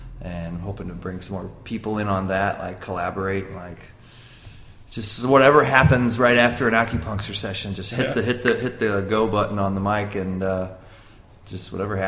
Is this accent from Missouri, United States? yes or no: yes; Fenton, Missouri, United States; also born or lived in Chesterfield; Yeah, I grew up in Fenton / High Ridge. So I'm from good old Jefferson County out there.